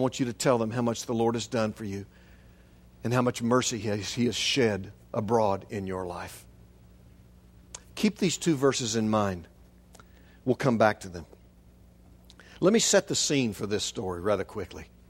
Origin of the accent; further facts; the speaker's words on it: Shawnee, Kansas, United States; I can remember growing up in Shawnee and driving the streets